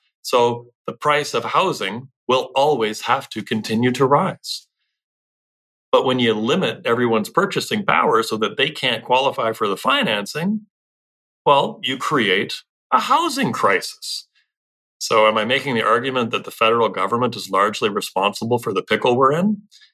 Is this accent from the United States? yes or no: no; Canada; We are Canadian, which is to say we are conservative.